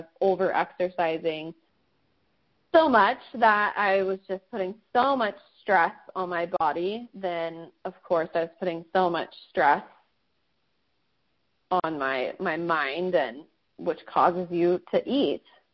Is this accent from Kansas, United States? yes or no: yes; Kansas, United States; I am from Kansas. There's absolutely nothing to do there besides make your own fun, which we definitely did a lot of.